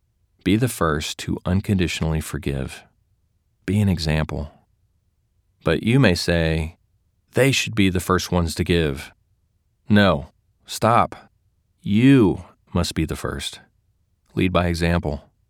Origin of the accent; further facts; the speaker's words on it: Louisiana, United States; now in Seattle, United States; past 20 years, I have lived in Seattle, which has a highly diverse population of races and cultures. I am originally from Louisiana, where the population is much less diverse